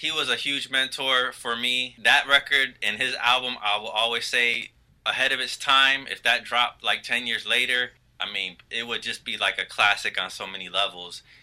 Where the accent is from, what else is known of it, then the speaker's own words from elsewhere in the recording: Chicago, Illinois, United States; I grew up on North Avenue in Pulaski, you know, cruising Fullerton, you know, all that.